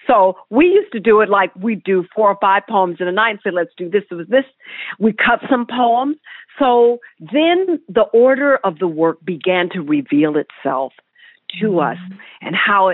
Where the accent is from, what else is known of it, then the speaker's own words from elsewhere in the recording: Detroit, Michigan, United States; In fact, I'm from Detroit originally, so I was working with Concept East Theater